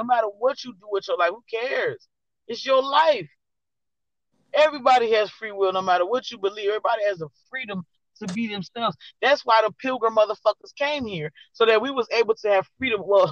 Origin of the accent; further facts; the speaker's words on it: Miami, Florida, United States; Because, like I said, I'm from Miami. I'm from the South.